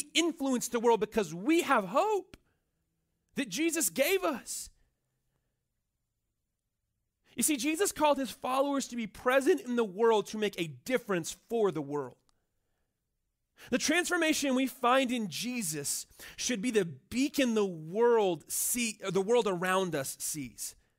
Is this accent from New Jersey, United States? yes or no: no; Mobile, Alabama, United States; born there; I was born in the Deep South. I was born in Mobile, Alabama.